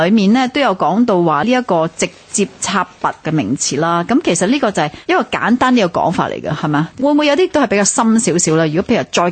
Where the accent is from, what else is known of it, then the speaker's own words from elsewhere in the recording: Guangdong, China; 咁但系我哋可能我哋广东人咧，我哋唔系好知道几时要加，几时唔使加